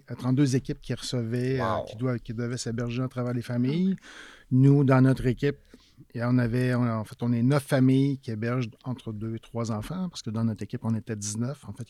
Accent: Lotbinière, Quebec, Canada; Je suis originaire de Lotbinière. Mon père avait une ferme laitière et tout simplement en campagne.

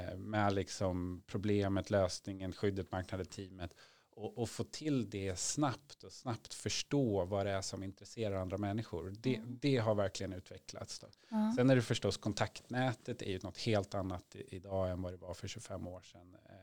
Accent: Uppsala, Uppsala County, Sweden; när jag växte upp i Uppsala

